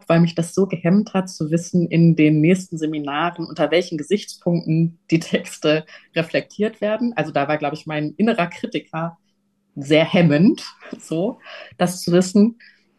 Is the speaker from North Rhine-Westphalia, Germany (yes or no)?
yes; North Rhine-Westphalia, Germany; ich komme aus dem Ruhrgebiet ursprünglich. Und da gibt es tatsächlich einfach viele ganz alte Eisdielen, die schon seit 1913 oder 1920 oder so dort sind